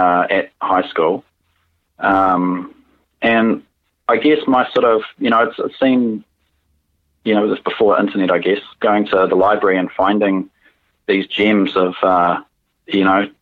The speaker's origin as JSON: {"language": "English", "town": "Tauranga", "region": "Bay of Plenty", "country": "New Zealand", "tie": "born or raised there", "said": "He was a local artist in Tauranga at the time, where I grew up in Bay of Plenty."}